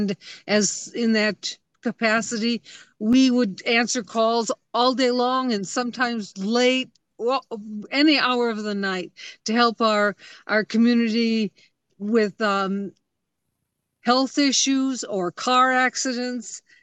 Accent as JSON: {"language": "English", "town": "Merrill", "region": "Wisconsin", "country": "United States", "tie": "born or raised there", "said": "my husband and I and Ken, Bernie grew up in rural Wisconsin. I was born in Merrill, and Ken was born in Antigo."}